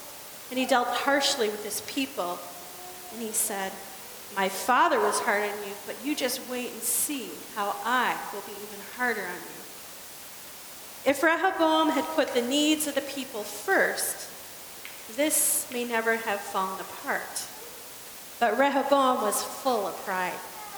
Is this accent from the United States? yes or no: yes; United States; Now, we Americans wouldn't know anything about competition, would we? I mean, it's almost as American as apple pie, am I right?